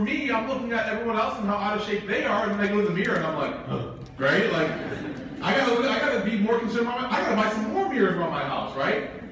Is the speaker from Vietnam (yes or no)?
no; Chicago, Illinois, United States; So, but the point is that I grew up in Chicago, which is like makes me an honorary Hyderabadi.